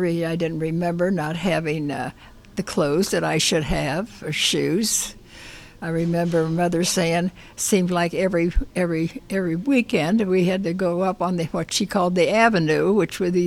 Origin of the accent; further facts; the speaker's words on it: Cincinnati, Ohio, United States; I have lived here for about 30 years. I'm originally from Cincinnati.